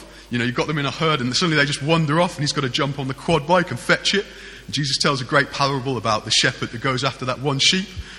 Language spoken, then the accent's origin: English; Birmingham, West Midlands, United Kingdom; Now, I grew up in Birmingham, kind of fairly inner city Birmingham, not inner city, sort